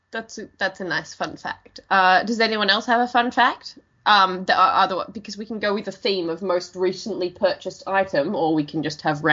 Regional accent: Australia; aside from me being Australian and her being Welsh.

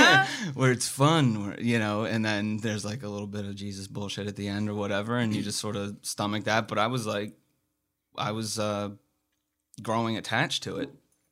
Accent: Altoona, Pennsylvania, United States; So we moved close to a city. I mean, I came from Altoona, Pennsylvania.

